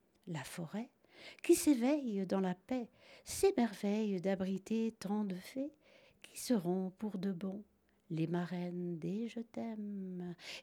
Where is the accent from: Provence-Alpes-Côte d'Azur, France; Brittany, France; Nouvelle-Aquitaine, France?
Provence-Alpes-Côte d'Azur, France; Briançon; Briançonnaise moi-même, j'aime mon pays natal, j'aime la France